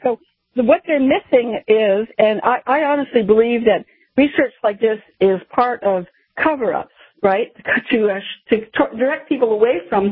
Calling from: San Francisco, California, United States; San Francisco.

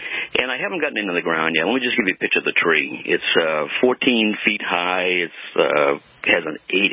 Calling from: Massachusetts, United States; I'm calling from Cape Cod.

